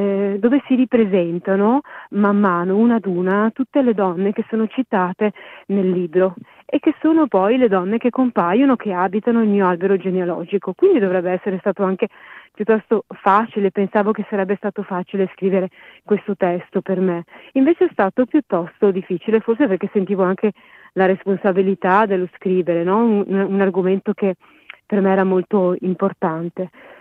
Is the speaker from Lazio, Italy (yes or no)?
no; Veneto, Italy; accent: Venetian; il mio accento veneto si sente